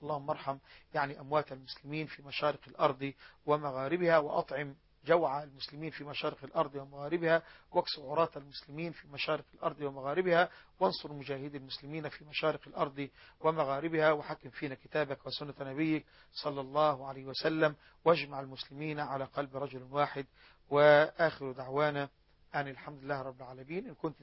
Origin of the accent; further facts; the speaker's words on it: Egypt; حتى أفقر الفقراء عندنا في مصر ما بيموتش من الجوع